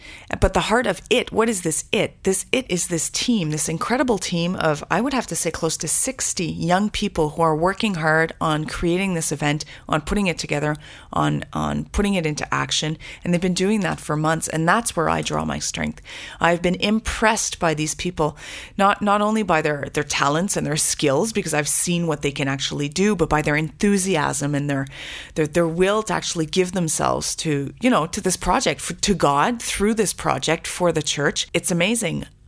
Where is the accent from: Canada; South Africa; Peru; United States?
Canada; Ottawa, Ontario; I am new to Quebec myself. I'm originally from Ottawa. I've been in the diocese only since January.